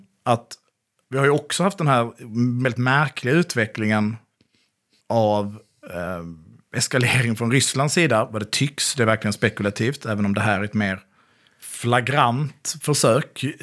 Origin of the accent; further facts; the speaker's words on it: Småland, Sweden; Jag säger att du tittar på mig som smålänning